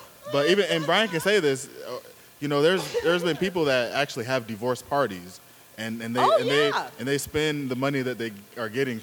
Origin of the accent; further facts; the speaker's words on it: Atlanta, Georgia, United States; I'm from Atlanta. And so every time I call back home